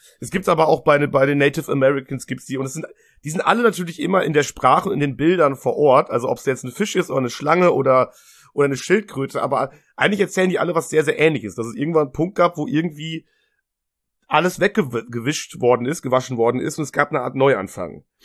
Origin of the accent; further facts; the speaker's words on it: Germany; Max und ich, wir sind beide in Deutschland aufgewachsen.